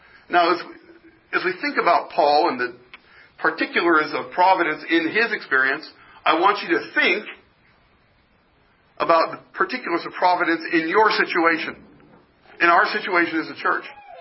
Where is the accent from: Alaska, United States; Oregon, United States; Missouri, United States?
Oregon, United States; St. Helens; Okay, well, I'm from St. Helens, and that's a little bit darker than you who are from, Scappoose